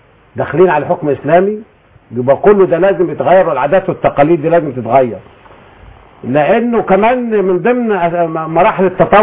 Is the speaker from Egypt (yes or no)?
yes; Upper Egypt, Egypt; طبعا انا راجل صعيدي ما كنتش اعرف غير كلمة استحمى او استبح، دلوقتي بقول انا باخد شاور